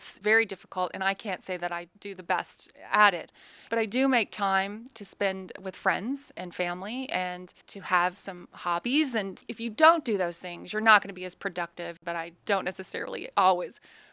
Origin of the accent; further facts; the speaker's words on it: Oklahoma, United States; also born or lived in Kansas; I can't really say always because I was born in Kansas, but raised in Oklahoma.